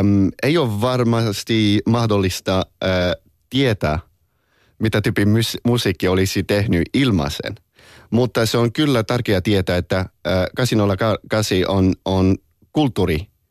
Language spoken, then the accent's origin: Finnish; France; born there; Finnish is a second language; also born or lived in London; Mä oon syntynyt Ranskassa ja mä oon puoli suomalainen, puoli ranskalainen tuottaja. Ja se on just miksi mun suomen kieli voi kuulostaa vähän oudolta. Mä oon asunut aika pitkään Lontoossa